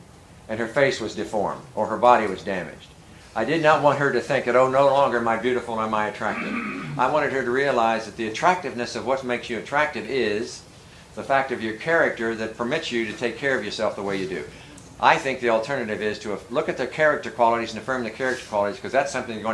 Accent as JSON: {"language": "English", "town": "Fairmont", "region": "West Virginia", "country": "United States", "tie": "born or raised there", "said": "My rite of passage as a young lad growing up in Fairmont, West Virginia, was a blue suit."}